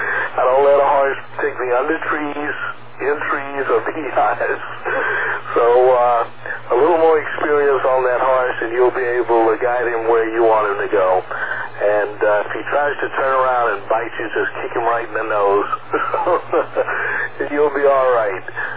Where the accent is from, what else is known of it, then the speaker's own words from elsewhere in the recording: Texas, United States; You know I'm a Texan, so I do know how to ride horses.